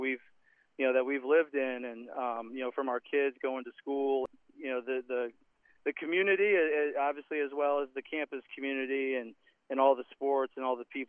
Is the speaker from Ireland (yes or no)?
no; Iowa, United States; You know, I'm from Iowa, my wife is from Iowa, we're born and raised in Southeast Iowa